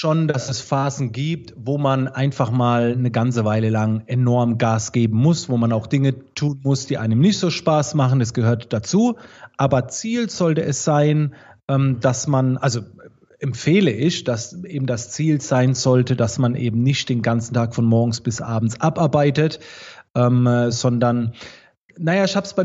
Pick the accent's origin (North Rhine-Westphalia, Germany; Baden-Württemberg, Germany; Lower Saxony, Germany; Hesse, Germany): Baden-Württemberg, Germany; Ihr hört es ja schon ein klein wenig vom Dialekt. Ich komme aus der Nähe von Mannheim, Heidelberg.